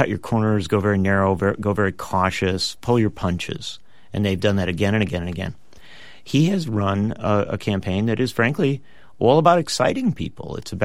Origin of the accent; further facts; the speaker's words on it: Wisconsin, United States; In my home state of Wisconsin, the turnout of the 18 to 29s looks to be headed toward record levels